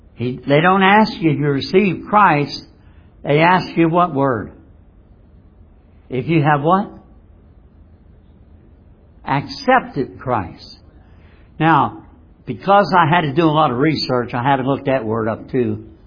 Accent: United States; born there; In my case, I was born in America.

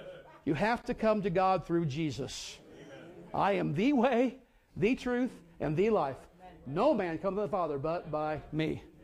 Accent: Midwest, United States; You know, I grew up in the Midwest.

